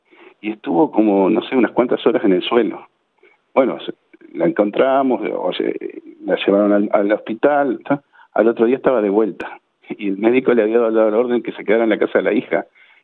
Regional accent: Australia; Soy la nueva generación, porque somos los que, como quien dice, nos criamos acá en Australia.

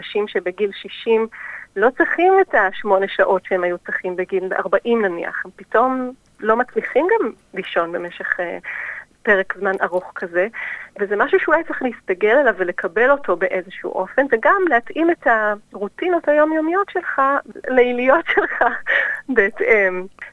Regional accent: Herzliya, Tel Aviv District, Israel; moved away as an adult; now in Adelaide, Australia; אני ישראלית, נולדתי בתל אביב, גדלתי בהרצליה, ובערך כבר שנתיים אני נמצאת באדלייד.

